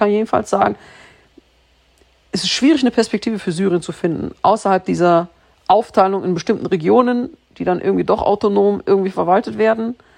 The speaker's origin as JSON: {"language": "German", "country": "Germany", "said": "ich bin Deutsche mit syrischem Migrations- oder Deutsche mit syrischen Wurzeln, was ich immer noch sage"}